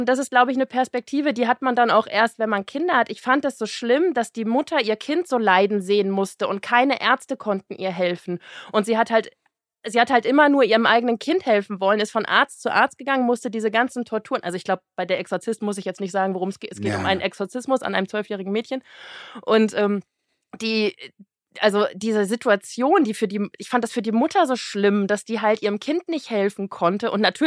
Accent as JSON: {"language": "German", "region": "Baltic coast", "country": "Germany", "tie": "born or raised there", "said": "und ich bin an der Ostsee groß geworden."}